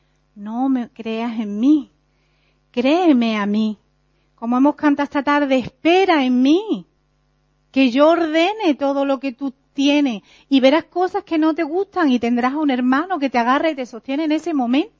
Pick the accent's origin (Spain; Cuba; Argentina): Spain; Benalmádena, Andalusia; Yo soy de Benalmádena Pueblo y allí se repiten mucho las cosas.